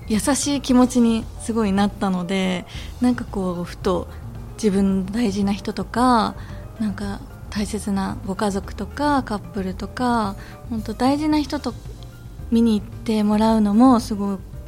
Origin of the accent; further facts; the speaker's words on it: Iwaki, Fukushima, Japan; 私も生まれ育った町でこうして私の出た作品が上映される